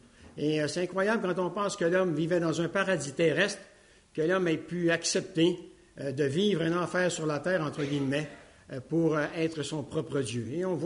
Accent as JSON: {"language": "French", "country": "Canada", "said": "je dois dire qu'en tant que Canadien-Français"}